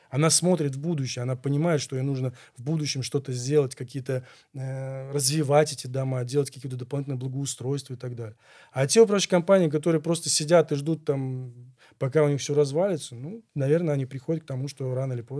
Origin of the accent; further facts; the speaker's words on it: Saint Petersburg, Russia; born there; Я обожаю город Санкт-Петербург, я родился в Ленинграде, я считаю, что это вообще самый лучший город на планете Земля.